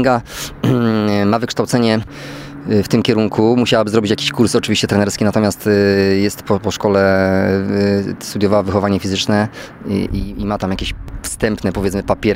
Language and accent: Polish; Silesian Voivodeship, Poland; ja jestem Ślązakiem z krwi i kości, więc jakby całą moją karierę zawodniczą spędziłem na Śląsku, bo nigdy nie musiałem zmieniać miejsca zamieszkania